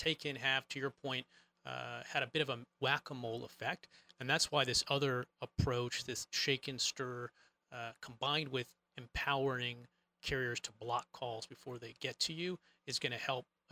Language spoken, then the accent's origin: English; Virginia, United States; So I grew up in Virginia. I grew up a Redskins fan.